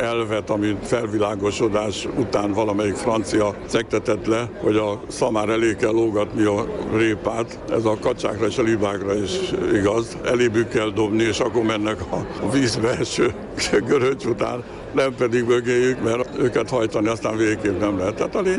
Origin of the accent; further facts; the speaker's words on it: Dunapataj, Bács-Kiskun, Hungary; also born or lived in Budapest; De ilyen értelemben én dunapatai vagyok, paraszt gyerek, mert a nagyszüleimmel ott nőttem föl végső soron. Pesten is jártam ugyan iskolába, de ott is jártam iskolába, általános iskolába. A Szelédi tó mellett volt a tanyánk.